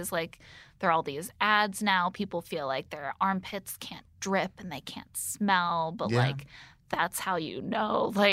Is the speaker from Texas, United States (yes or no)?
no; Indiana, United States; Oh, I'm from Indiana.